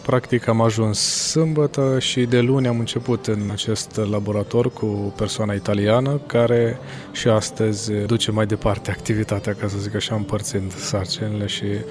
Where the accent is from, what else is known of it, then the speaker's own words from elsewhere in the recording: Romania; căutăm să aducem o parte din România și aici și să ne bucurăm de România noastră chiar și pe pământ străin.